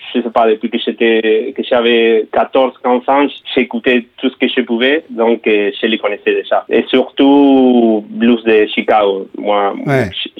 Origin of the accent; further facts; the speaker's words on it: Buenos Aires, Argentina; moved away as an adult; À ce moment, j'ai 33 ans. Bon, j'ai grandi en Argentine, à Buenos Aires. Mmh. C'est là où j'ai vécu jusqu'à mes 30 ans.